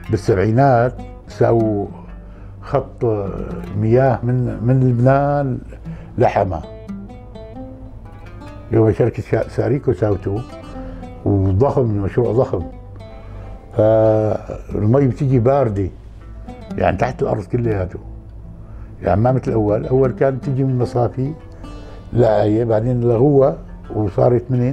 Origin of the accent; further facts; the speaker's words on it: Hama, Hama Governorate, Syria; فنسيون أهل حماة. نحن بيحبوا الدهن بناء على البالية، فبيكون عندنا الأكل أرسم من تبع الشام أو حلب